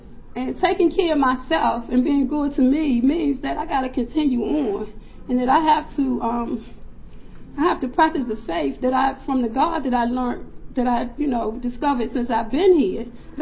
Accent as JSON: {"language": "English", "town": "Washington", "region": "District of Columbia", "country": "United States", "tie": "born or raised there", "said": "You know, I was born and raised in Southwest D.C., in a project in Southwest."}